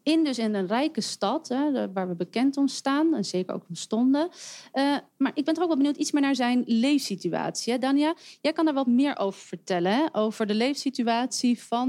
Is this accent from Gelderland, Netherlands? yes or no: no; Amsterdam, North Holland, Netherlands; jij luisteraar bent een Amsterdammer, net als ik zelf.